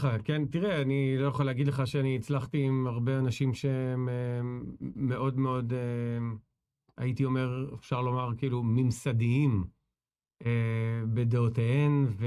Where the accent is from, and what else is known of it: Ramat Gan, Tel Aviv District, Israel; born or raised there